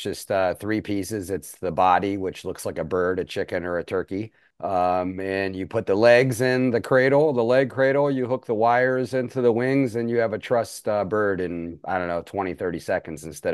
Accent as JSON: {"language": "English", "town": "Canton", "region": "Ohio", "country": "United States", "tie": "born or raised there", "said": "I'm born and raised in Canton, Ohio"}